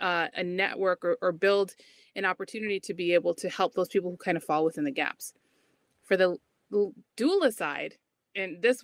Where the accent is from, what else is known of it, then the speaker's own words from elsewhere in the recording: Cedar Rapids, Iowa, United States; I'm from Cedar Rapids, Iowa.